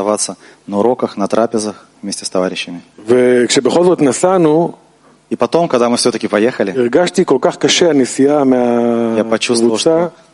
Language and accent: Russian; Petah Tikva, Central District, Israel; я из Израиля, из Петахтиквы.